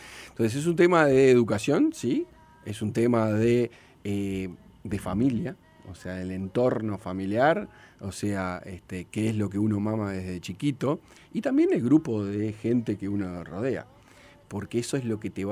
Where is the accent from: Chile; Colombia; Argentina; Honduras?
Chile; vengo de Chile